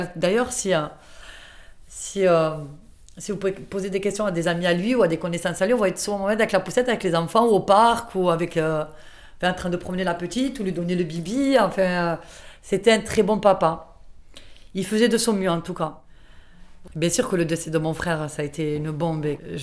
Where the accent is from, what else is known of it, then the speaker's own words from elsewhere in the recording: Tunisia; et puis on est tunisien. Et puis quand je vous dis qu'on est tunisien